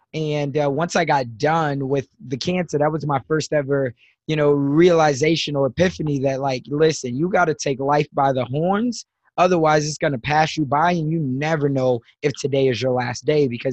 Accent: Chicago, Illinois, United States; also born or lived in Sioux City, Iowa; now in Omaha, United States; Because I grew up in South Side of Chicago before my family made the decision to move me to Sioux City, Iowa. So my entire life, I've been based out of the Midwest. Now I live in Omaha, Nebraska.

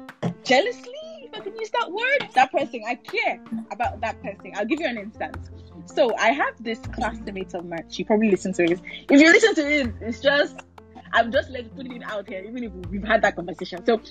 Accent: Nigeria; now in France; most of my friends are in Nigeria, like people I grew up with there in Nigeria

